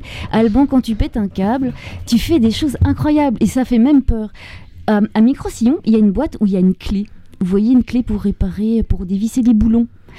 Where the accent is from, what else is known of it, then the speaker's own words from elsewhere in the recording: Belgium; moi je suis belge, je n'ai pas été dans les mêmes écoles, on nous apprend pas les mêmes choses dans les écoles.